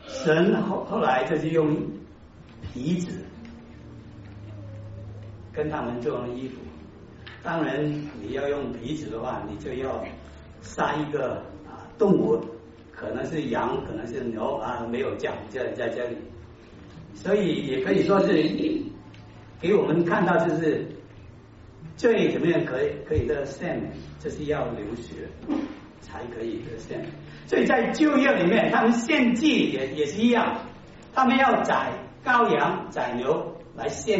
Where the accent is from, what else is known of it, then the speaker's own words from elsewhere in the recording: China; 你们看看我们中国人的字也是很有意思的